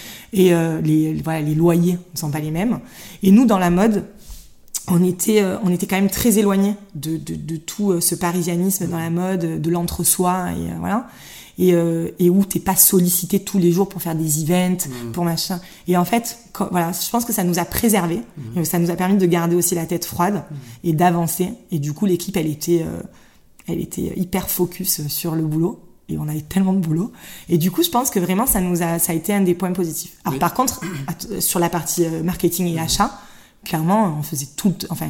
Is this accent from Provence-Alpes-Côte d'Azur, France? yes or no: yes; Marseille, Provence-Alpes-Côte d'Azur, France; Parce que nous, chez nous, à Marseille, on dit ça. On redescend à Marseille.